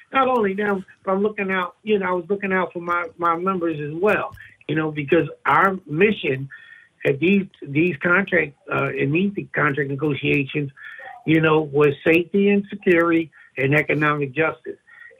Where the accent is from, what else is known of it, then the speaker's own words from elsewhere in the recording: Philadelphia, Pennsylvania, United States; I grew up in Philly. I caught the bus to work, to church.